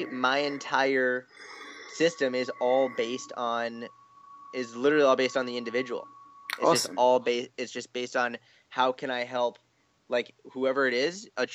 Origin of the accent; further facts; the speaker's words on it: Boston, Massachusetts, United States; And then from there, I'm originally from Boston. So I was in Boston for a little bit, and then I ended up moving to Israel for a little bit just because I love it there and I was able to work from my computer.